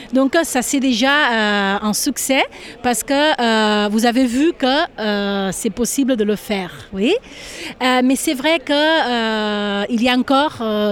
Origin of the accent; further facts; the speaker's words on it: Figueres, Catalonia, Spain; French is a second language; et je suis de Figueras